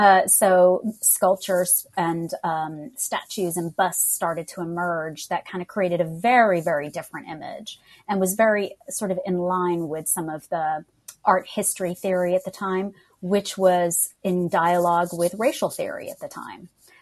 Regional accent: United States; And some people say it's because I'm of my accent, because I'm American for any other reason.

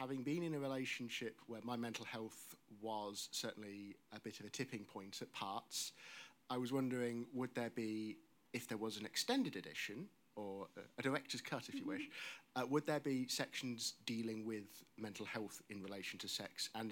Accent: Northampton, East Midlands, United Kingdom; I'm from Northampton. I'm a film student

